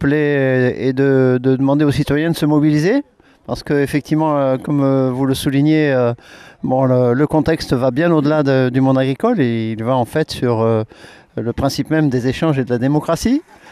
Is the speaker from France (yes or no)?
yes; France; on est français, on a des valeurs profondes, on a une racine rurale profonde